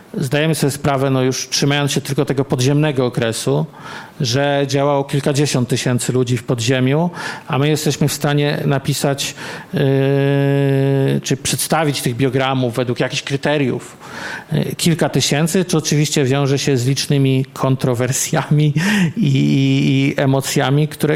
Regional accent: Warsaw, Masovian Voivodeship, Poland; no ja jestem z Warszawy

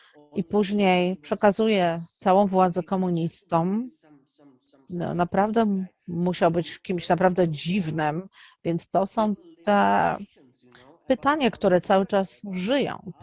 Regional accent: Opava, Moravian-Silesian Region, Czechia; Polish is a second language; I ci ludzie mieszkali również tam, blisko miejsca, w którym ja spędziłem dzieciństwo.

